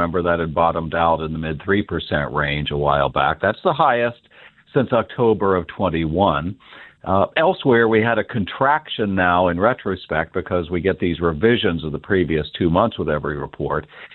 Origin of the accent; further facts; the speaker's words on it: Kansas, United States; I grew up in Kansas.